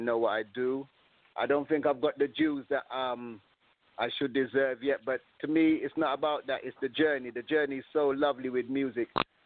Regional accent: London, United Kingdom; also born or lived in Jamaica; I come from Northwest Tenhausen in England, London. Go and check out the stats for yourself. I lived in Jamaica for at least 23 years. That's how I got to know all these artists. My parents came from Nigeria, so I'm an African child.

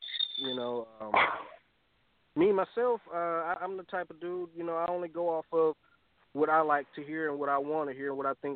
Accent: Oakland, California, United States; Man, I'm originally from East Oakland, California, you know what I'm saying?

